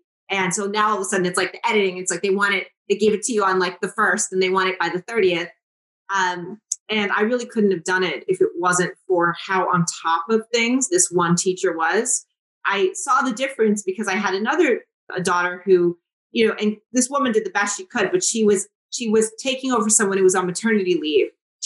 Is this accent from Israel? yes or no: no; Jamaica; And for me, I have dual citizenship. I'm Jamaican